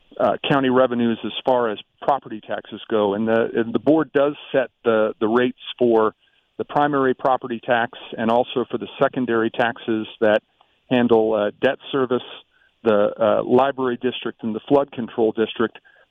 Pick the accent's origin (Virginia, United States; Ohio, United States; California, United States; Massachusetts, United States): Ohio, United States; four of them as an elected official in my home state of Ohio, and 19 of them as a public school administrator.